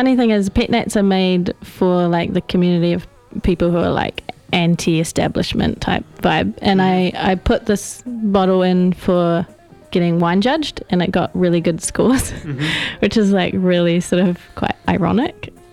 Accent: New Zealand; But as a Kiwi, that's really hard to admit

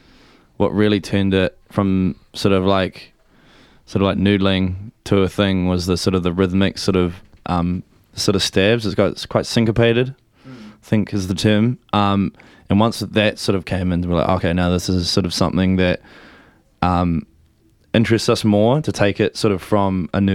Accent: New Zealand; I like saying we're five blokes from New Zealand, and we're obviously quite rooted in the sort of Kiwi indie scene

